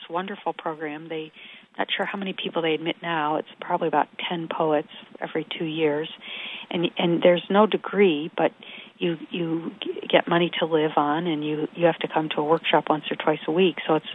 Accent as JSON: {"language": "English", "town": "Detroit", "region": "Michigan", "country": "United States", "tie": "born or raised there", "said": "when I grew up in Detroit, I didn't remember anybody who converted except if they married into it, Judaism."}